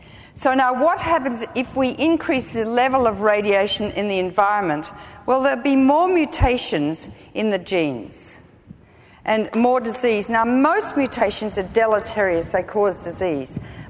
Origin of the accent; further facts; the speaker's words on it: Australia; and in Australia, which is where I live, hence my accent